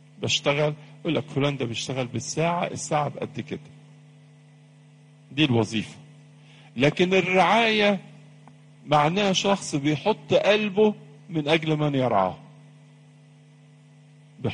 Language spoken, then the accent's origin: Arabic; Egypt; وعندنا في مصر نسبة كبيرة جدا